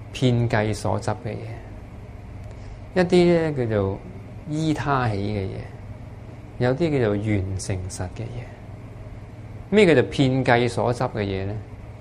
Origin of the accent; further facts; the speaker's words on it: Hong Kong; 我哋係香港人，香港政府仲要中國政府發個香港 passport 俾你。